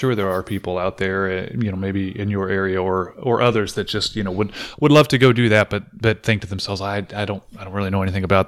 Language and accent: English; California, United States; I come from Southern California. We didn't have backyard chickens or certainly no geese or anything.